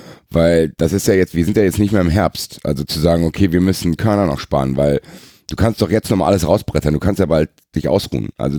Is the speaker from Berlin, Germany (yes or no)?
no; Dortmund, North Rhine-Westphalia, Germany; Und ich als Dortmunder würde ich mich da trotzdem dann ein bisschen ärgern